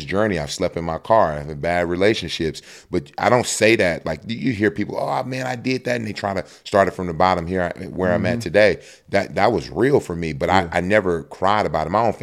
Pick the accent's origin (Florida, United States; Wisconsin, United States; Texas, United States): Texas, United States; Houston; All in Atlanta. I'm from Houston, but right. I refused to go back home.